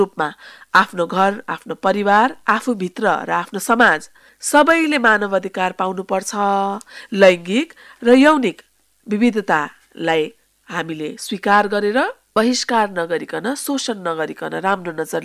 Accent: Kathmandu, Bagmati, Nepal; म एउटा काठमाडौँको मुटुमा जन्मेर हुर्केको, एउटा हिन्दूबाट बौद्ध धर्ममा परिणत भएको परिवारमा हुर्केको, एउटा मेडिकल डक्टर भइसकेको व्यक्ति

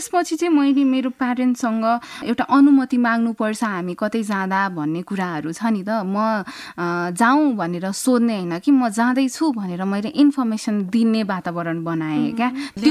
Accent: Kathmandu, Bagmati, Nepal; born there; म एउटा काठमाडौँमा जन्मेको छोरी

